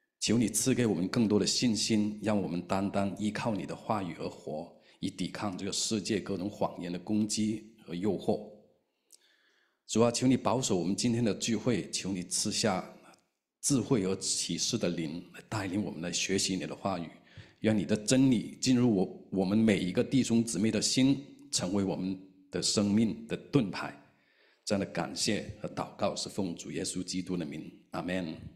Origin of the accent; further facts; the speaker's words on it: China; 这些事情把我们中国人都割裂成两个阵营了哈